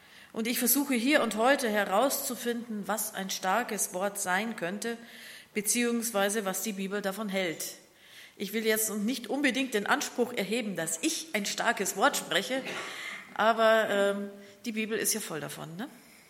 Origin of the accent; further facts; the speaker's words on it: Bavaria, Germany; born there; Ich komme gebürtig aus Bayern, das heißt, ich kann den mecklenburgischen Dialekt gar nicht lesen.